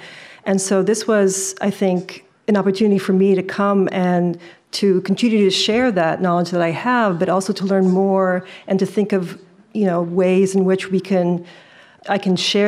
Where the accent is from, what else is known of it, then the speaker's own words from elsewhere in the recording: Kuwait; also born or lived in Toronto, Canada; So my family, as you said, I was born in Toronto, Canada, but I left when I was seven. We moved to Kuwait, which is where actually my parents met.